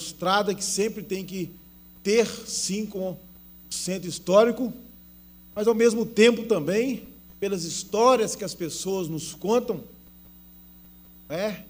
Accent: Ouro Preto, Minas Gerais, Brazil; E somos nascidos e criados no Padre Faria.

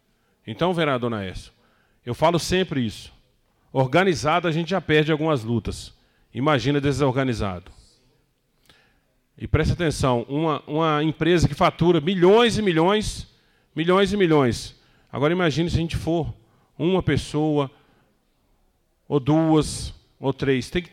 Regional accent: Antônio Pereira, Minas Gerais, Brazil; Eu sou de um distrito, de Antônio Pereira, um dos distritos também muito impactado.

